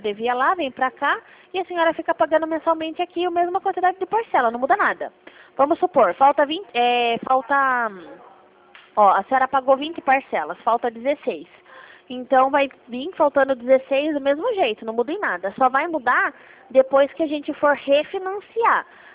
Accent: Itapetininga, São Paulo, Brazil; Sou daqui de Itapetininga mesmo.

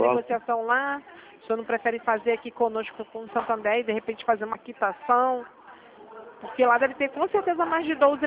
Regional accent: Rio de Janeiro, Brazil; eu sou do Rio, mas sou do telemarketing do Rio.

